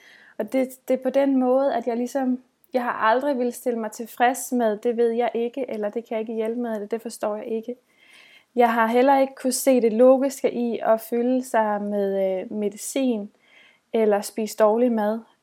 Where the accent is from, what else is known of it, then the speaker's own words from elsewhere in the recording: Zealand, Denmark; Jeg er en bondepige, jeg kommer fra Lolland Falster.